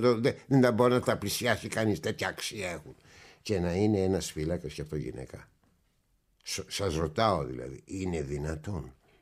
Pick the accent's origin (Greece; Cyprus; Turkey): Turkey; Istanbul; moved away as an adult; Τώρα θα μου πούνε, ξέρεις, ναι, επειδή είσαι γεννημένος Κωνσταντινούπολη, το λες αυτό.